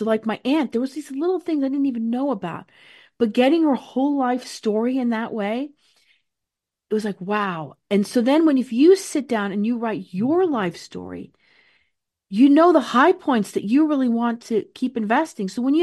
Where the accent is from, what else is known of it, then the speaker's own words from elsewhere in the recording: Norway; English is a second language; because I come from Norway.